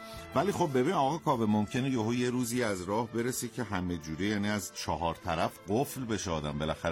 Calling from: Dezful, Khuzestan, Iran; با سلام خدمت تمامی شنوندگان، … از دزفول هستم.

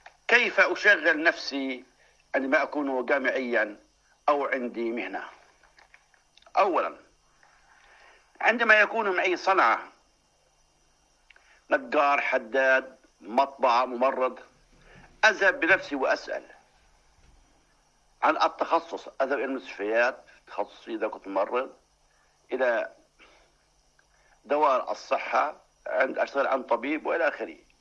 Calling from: Jordan

